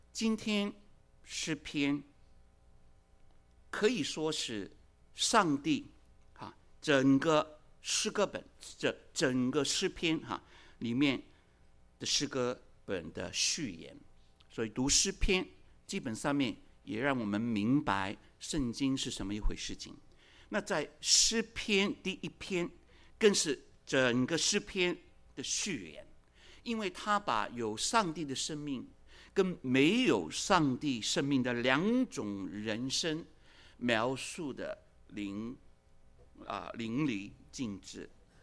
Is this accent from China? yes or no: yes; China; 我们中国人最喜欢的也就是福，对吗？